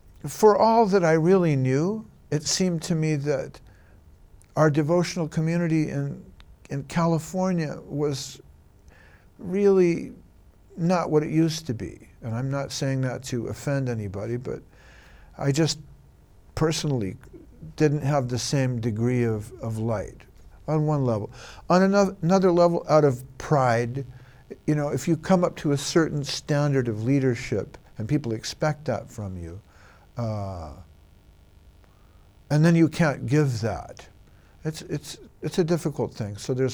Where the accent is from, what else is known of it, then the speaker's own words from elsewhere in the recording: Ireland; you know, we're both Irish, which means we like a good fight. The Irish like to fight.